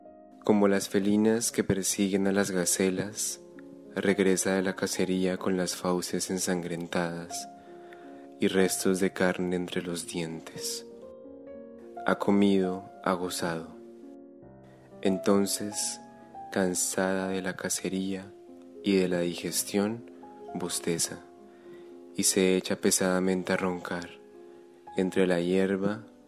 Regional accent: Bogotá, Colombia; soy de Colombia, de Bogotá

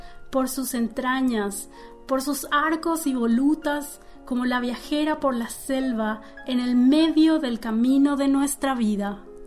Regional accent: Asunción, Paraguay; de Asunción, Paraguay

